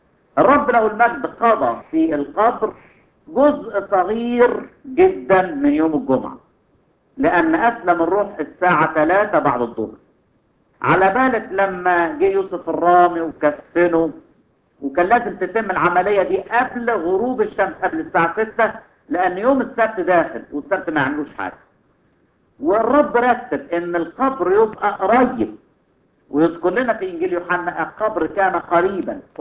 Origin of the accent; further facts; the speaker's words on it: Egypt; مفهومنا احنا كمصريين يبقى طلعهم في اليوم الرابع